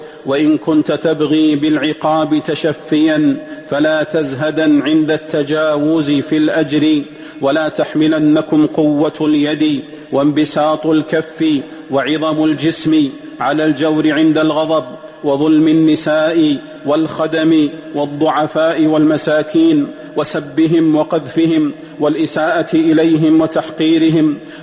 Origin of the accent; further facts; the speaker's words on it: Saudi Arabia; واحفظ بلادنا المملكة العربية السعودية من كيد الكائدين